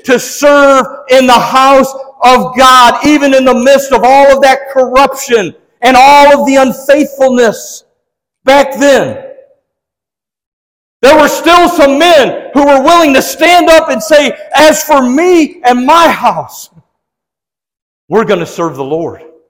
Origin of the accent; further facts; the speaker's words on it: Detroit, Michigan, United States; see, I'm from the Motor City, that area. And so the Detroit Pistons.